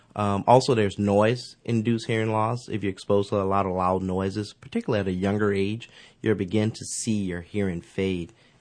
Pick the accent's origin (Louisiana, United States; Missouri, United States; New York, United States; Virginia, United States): Louisiana, United States; I'm from St. James Parish. That's a rural area between Donaldsonville and Vashon, Louisiana.